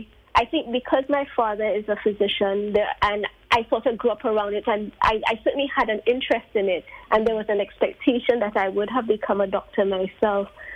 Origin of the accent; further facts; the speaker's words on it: St. Lucia; also born or lived in Jamaica; I feel very Caribbean because I guess I'm Jamaican. I grew up in St. Lucia. I studied in Trinidad and so on.